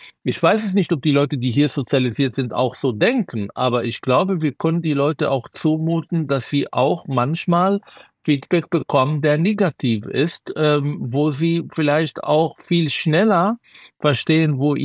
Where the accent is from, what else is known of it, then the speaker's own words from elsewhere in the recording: Israel; Ich bin in Israel groß geworden. Ich habe so viele Krisen erlebt.